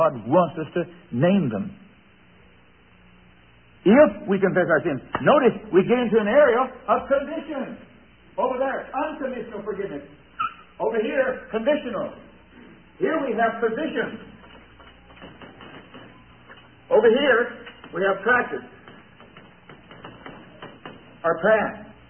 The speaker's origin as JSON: {"language": "English", "town": "Fort Worth", "region": "Texas", "country": "United States", "tie": "born or raised there", "said": "as a kid growing up in Fort Worth, Texas, we used to do a lot of rabbit hunting."}